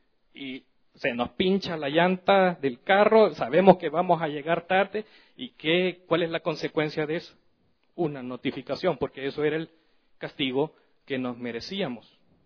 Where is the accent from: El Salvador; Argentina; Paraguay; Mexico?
El Salvador; yo soy del Salvador.